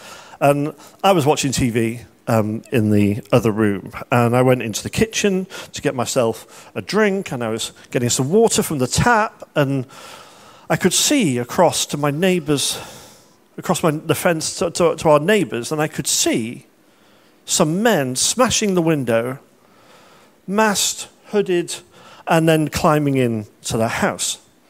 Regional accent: Manchester, North West England, United Kingdom; when I was growing up in Manchester. There was a lot of crime in Manchester.

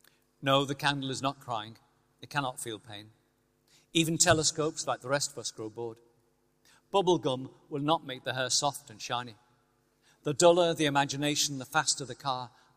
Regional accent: Liverpool, North West England, United Kingdom; I always remember growing up in Liverpool

